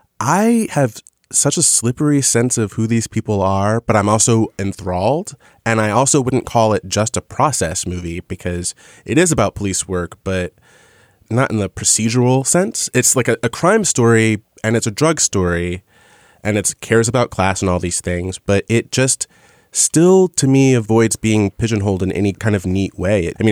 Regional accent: New Jersey, United States; maybe partially because I grew up in New Jersey. I grew up in the Sopranos era.

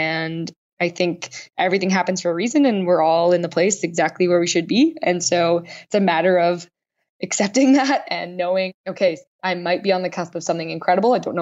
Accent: Canada; I won a silver medal for Canada because I'm Canadian.

